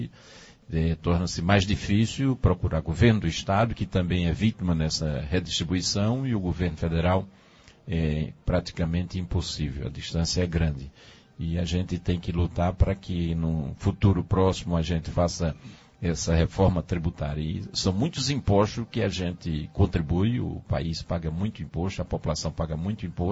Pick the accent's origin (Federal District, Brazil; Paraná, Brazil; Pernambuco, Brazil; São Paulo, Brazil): Pernambuco, Brazil; Carnaíba; Eu sempre me sinto estimulado a continuar administrando a minha terra Carnaíba.